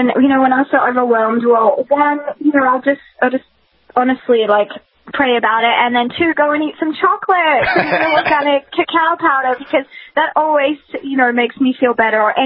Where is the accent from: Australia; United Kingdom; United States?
Australia; And remember, I grew up in Outback Australia, so we are just like very simple people.